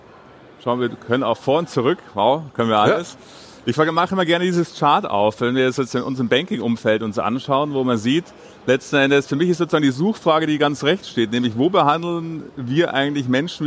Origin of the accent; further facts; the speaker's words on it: Bavaria, Germany; wir kommen beide aus Bayern